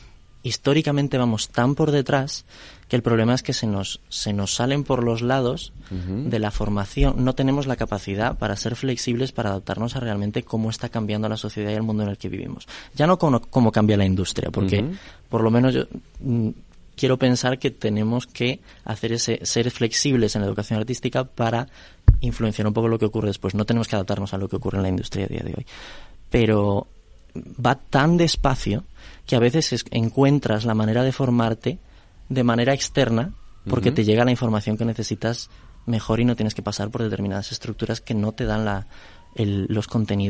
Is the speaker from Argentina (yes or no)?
no; A Coruña, Galicia, Spain; born there; No, bueno, yo también nací en Coruña.